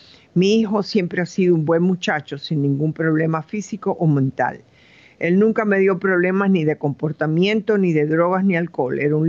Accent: California, United States; Nosotros somos de California.

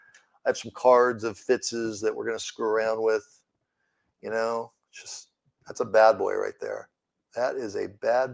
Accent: West Coast, United States; I think that this is me growing up on the West Coast.

